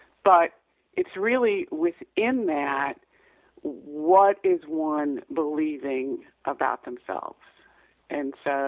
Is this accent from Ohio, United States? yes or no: yes; Cleveland, Ohio, United States; I'm from Cleveland, Ohio, originally